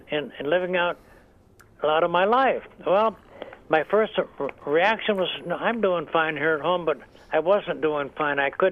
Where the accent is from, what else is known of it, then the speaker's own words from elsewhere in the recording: Juneau, Alaska, United States; also born or lived in Anchorage; I was born in 1929 in Juneau, Alaska. Lived there most of my life until I was sent with my parents to Anchorage, Alaska